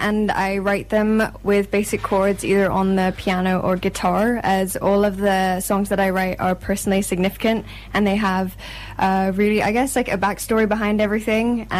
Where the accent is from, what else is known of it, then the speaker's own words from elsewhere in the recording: Thailand; also born or lived in Philippines / Ireland; especially living abroad and away from the Philippines or Ireland, where I'm from, growing up in Thailand